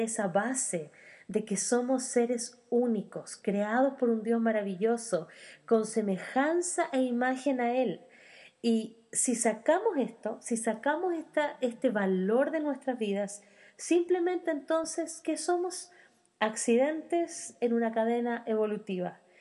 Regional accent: Chile; Ayer veía un video en Facebook de un programa que dan aquí en Chile. Y bueno, yo soy chilena y estoy acá.

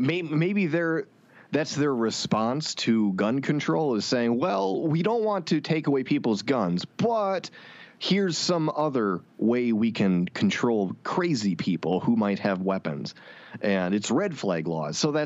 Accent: Wisconsin, United States; But, you know, I grew up in Wisconsin. That's where I lived for the most part. And now I'm here in Arizona

